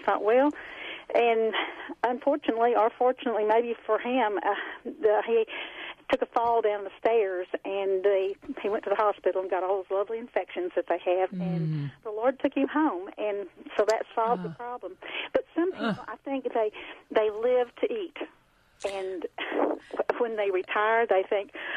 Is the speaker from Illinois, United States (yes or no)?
no; Texas, United States; moved away as an adult; I came up here from Texas and became his nurse for a little while